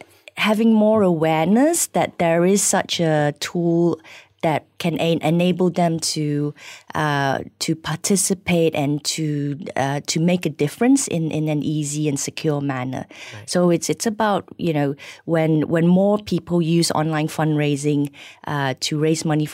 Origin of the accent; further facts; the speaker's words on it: Malaysia; moved away; also born or lived in China; I am from Malaysia, so I had lived away from Malaysia for over 20 years as well.